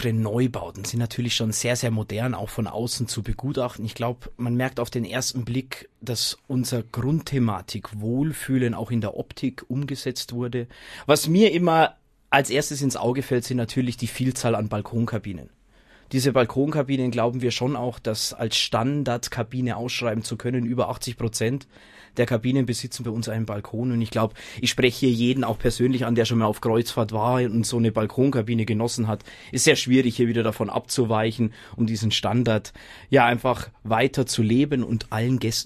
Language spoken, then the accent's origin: German; Passau, Bavaria, Germany; ich als gebürtiger Passauer bin ja eigentlich mit dem Wasser sozusagen groß geworden.